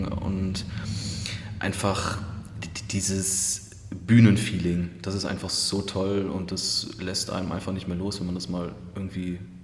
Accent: Krefeld, North Rhine-Westphalia, Germany; also born or lived in Düsseldorf; Ich komme gebürtig aus Krefeld. Das ist bei Düsseldorf die Ecke. Also ja. In Düsseldorf geboren, in Krefeld aufgewachsen.

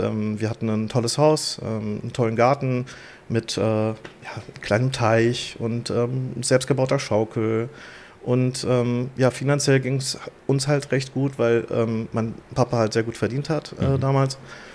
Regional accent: Kelsterbach, Hesse, Germany; also born or lived in Frankfurt; Also ich bin aufgewachsen in Kelsterbach, geboren in Frankfurt am Main.

